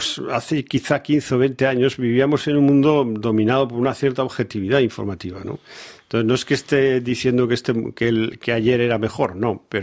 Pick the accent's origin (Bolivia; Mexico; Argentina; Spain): Spain; yo veía la tele, como todo español durante el confinamiento